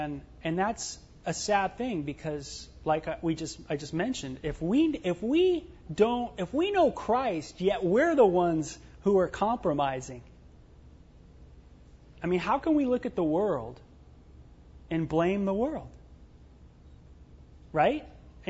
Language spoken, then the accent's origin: English; California, United States; You know, it sounded like my culture growing up in California.